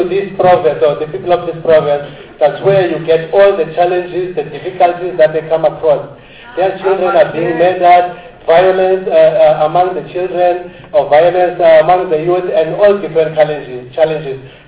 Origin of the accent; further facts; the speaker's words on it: Khayelitsha, Western Cape, South Africa; clan. I am from Khayelitsha, working with the group of Amaxesibe.